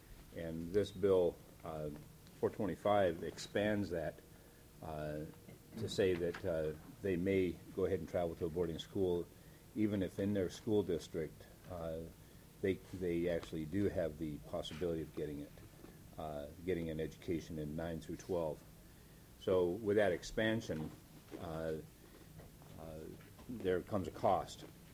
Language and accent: English; Nenana, Alaska, United States; The one that I'm particularly interested in is the one in my hometown, Nenana.